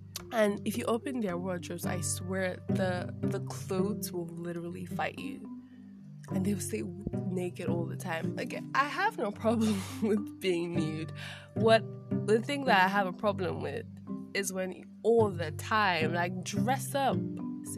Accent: Lagos, Nigeria; now in Abuja, Nigeria; So I grew up in Lagos. I went to nursery, primary and secondary school in Lagos, and I was like, okay, I am looking for a fun new opportunity, so why don't I just go to the capital city of Nigeria, which is Abuja.

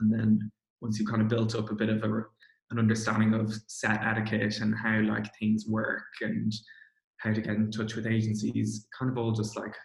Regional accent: Kildare, Leinster, Ireland; So I'm from Kildare, so it was never like a big issue for me to like commute in.

